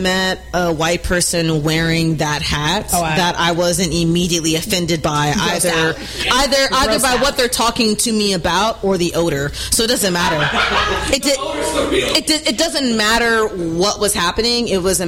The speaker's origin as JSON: {"language": "English", "region": "the South", "country": "United States", "said": "Yeah, I think as a Southerner, where girls, like, really, like, took off"}